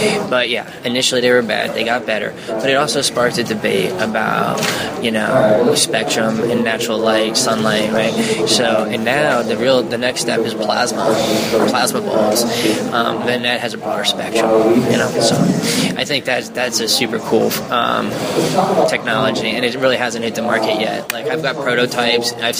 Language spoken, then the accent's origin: English; New Jersey, United States; Yeah. Well, look, I'm from Jersey, all right? So I like Cali, but...